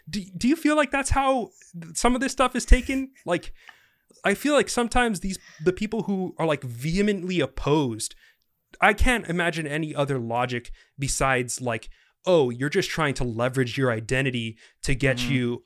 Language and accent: English; Philippines; Like, I got called a chink in middle school, like straight up. Mm-hmm. I'm Filipino, Jesus.